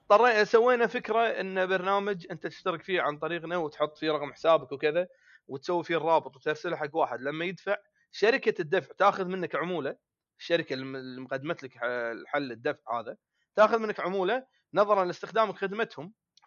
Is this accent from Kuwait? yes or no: yes; Kuwait; إحنا عندنا بالكويت شيء اسمه كينت،